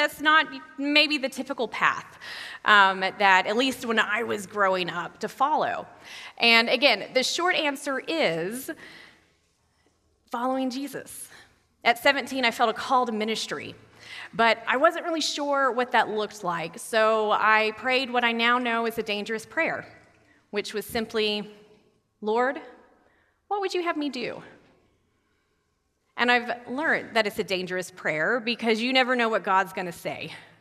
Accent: Tennessee, United States; now in Washington, United States; I'm coming to you by Washington, D.C., but I grew up in East Tennessee, and so it is really wonderful to be back here in the South together.

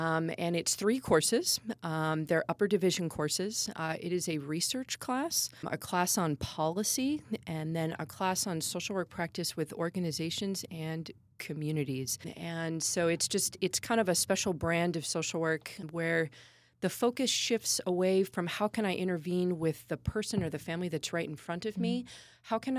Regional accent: California, United States; So I'm from the Southern California area. So I've kind of bounced around, but I grew up there. My undergrad is from there.

